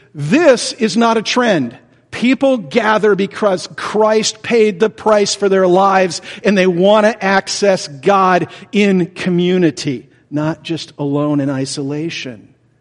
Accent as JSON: {"language": "English", "region": "Michigan", "country": "United States", "tie": "born or raised there", "said": "I grew up in the Nazarene Church in Lower Michigan."}